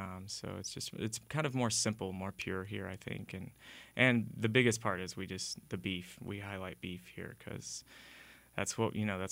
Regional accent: Jayton, Texas, United States; now in Austin, United States; I grew up in Jayton, Texas, which is out by Lubbock and Abilene. It's 90 miles from both of them. So, you know, it's a very small town.

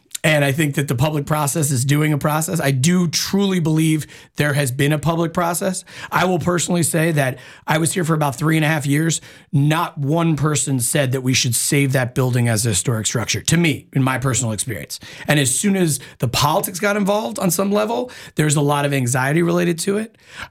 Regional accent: New Jersey, United States; I'm from New Jersey originally. My parents live in California.

